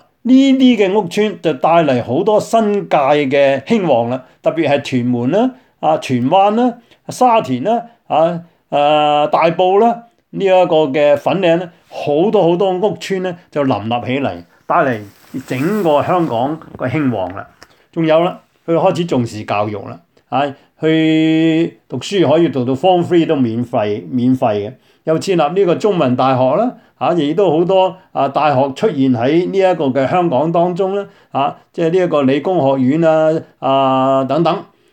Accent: China; born there; 不覺得我們自己是中國人，也都不覺得自己是英國人，更不會覺得自己是香港人。我尤其是我們在大陸出世的，不能夠拿這個 BNO，

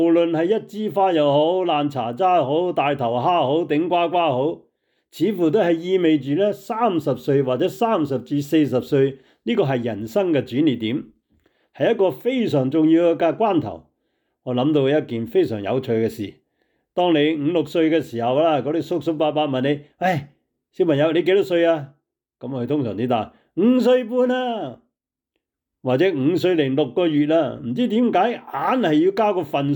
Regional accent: Hong Kong; 我哋广东人咧，香港嚟咧就叫登陆啦吓。

